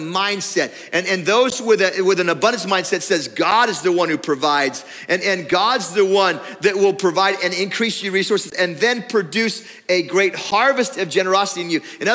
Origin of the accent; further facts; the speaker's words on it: Oregon, United States; I grew up in Oregon, and in the springtime, the rhododendrons bloom and they fly.